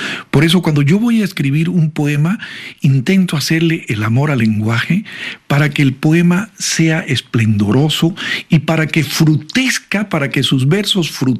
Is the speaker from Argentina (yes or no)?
no; La Paz, Bolivia; also born or lived in Beni / Santa Cruz; Y yo me considero beniano, cruceño, paceño porque me crié en la ciudad de La Paz. En fin, soy boliviano.